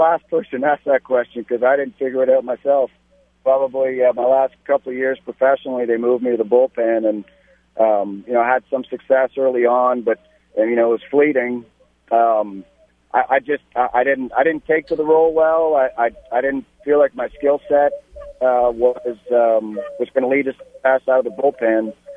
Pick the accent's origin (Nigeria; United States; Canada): Canada; since I'm Canadian and so is he.